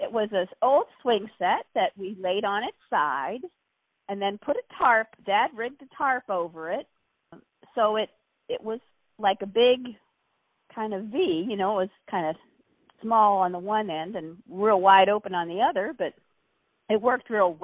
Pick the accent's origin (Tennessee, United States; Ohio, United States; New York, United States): Ohio, United States; Canfield; also born or lived in Youngstown; I was born in Youngstown, Ohio. My parents had moved there from Marietta, well, quite a little while ago now. and we lived there for not too very long. My dad worked in a steel mill in Youngstown, but we eventually moved out to Canfield